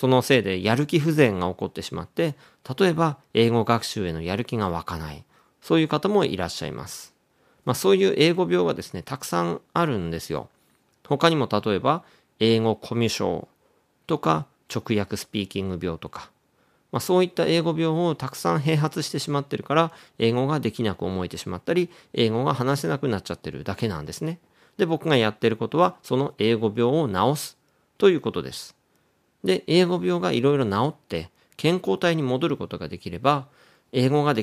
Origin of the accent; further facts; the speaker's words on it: Hokkaido, Japan; born there; first language ja; 北海道で生まれてます。